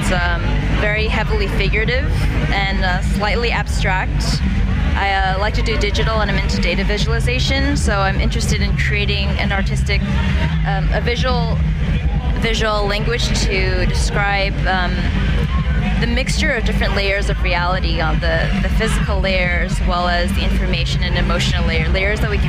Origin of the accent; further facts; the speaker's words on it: Cerritos, California, United States; I'm from L.A., and I was born in Cerritos, California, and grew up in a fairly privileged, in a privileged childhood.